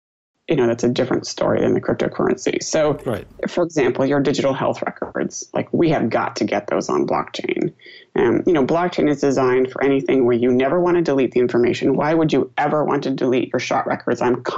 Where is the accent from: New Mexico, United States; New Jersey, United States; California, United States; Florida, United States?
California, United States; I'm from Silicon Valley, so all of my sort of answers are in that context.